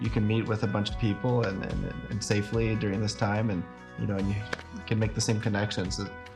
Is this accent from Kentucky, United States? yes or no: yes; Kentucky, United States; also born or lived in Georgia; now in Miami, United States; We're originally from Kentucky and have been living in Georgia for a while and just moved to Miami 6 months ago.